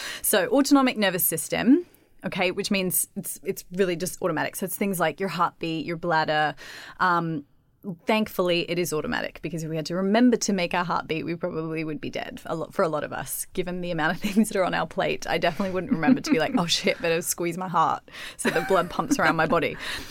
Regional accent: Australia; I'm Australian, and so it's really, we're really lucky.

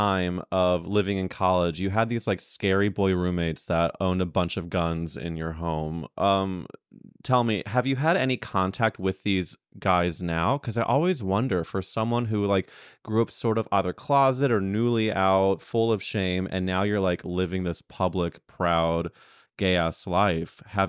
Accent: Midwest, United States; I'm also from the Midwest, and it's there was only so much you had

